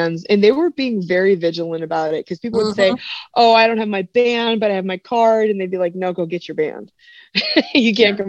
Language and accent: English; United States; they told us to be prepared to show our passport with our vaccine card to show that we're American.